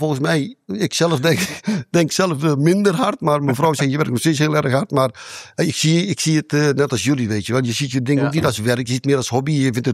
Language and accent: Dutch; Suriname; Want kijk, ik kom zelf uit Suriname. Ik ben een paar jaar heb ik opgevoed in een weeshuis.